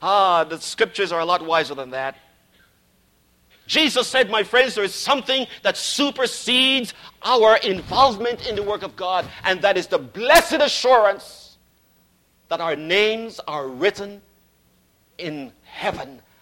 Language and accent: English; Canada; they'll know we are from Canada.